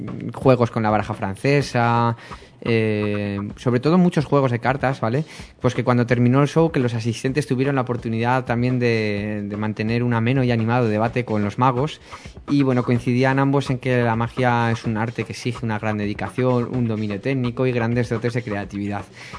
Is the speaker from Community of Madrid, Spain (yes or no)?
yes; Leganés, Community of Madrid, Spain; Yo llevo toda la vida viviendo aquí, nací en Madrid, pero le gánense de pura cepa y castellano, ¿no?